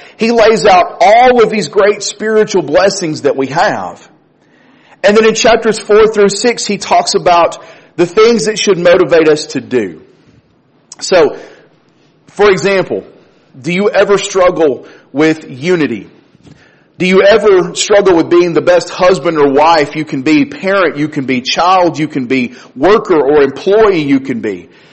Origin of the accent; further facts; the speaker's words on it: Florence, Alabama, United States; And I was talking about my hometown, Florence. There's no interstate that comes through Florence.